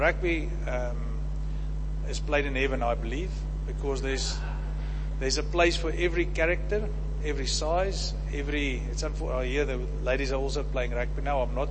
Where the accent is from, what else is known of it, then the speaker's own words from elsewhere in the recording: Italy; I came to visit from Italy, and I went to the Baptist church on the other side of the town there